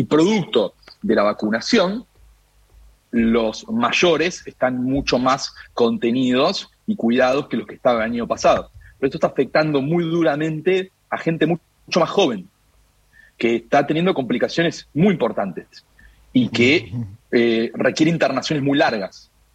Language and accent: Spanish; Lomas de Zamora, Buenos Aires Province, Argentina; soy de Lomas de Zamora, recorro permanentemente y hablo con los vecinos y con las vecinas.